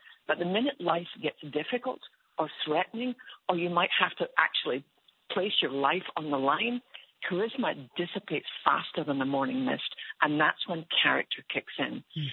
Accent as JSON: {"language": "English", "region": "Scotland", "country": "United Kingdom", "tie": "born or raised there", "said": "in Scotland, and I'm sure it's the same here"}